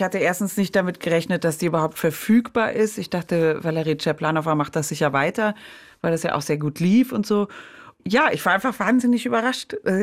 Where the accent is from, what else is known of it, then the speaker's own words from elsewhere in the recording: Cologne, North Rhine-Westphalia, Germany; Ich bin im Rheinland aufgewachsen, in Köln, und da ist man natürlich von Haus aus, auch wenn man evangelisch ist, ein großer Karnevalist.